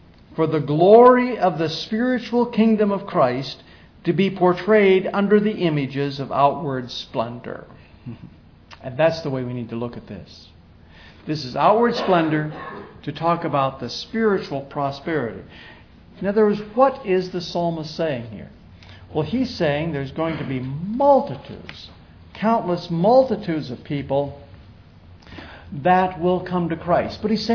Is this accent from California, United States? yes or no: no; Iowa, United States; I'm a flatlander. I grew up in Iowa, north central Iowa, on a farm.